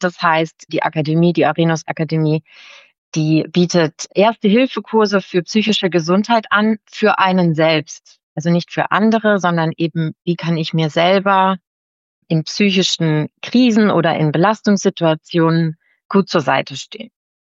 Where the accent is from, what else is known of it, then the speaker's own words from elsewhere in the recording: Esslingen, Baden-Württemberg, Germany; ich komme aus Esslingen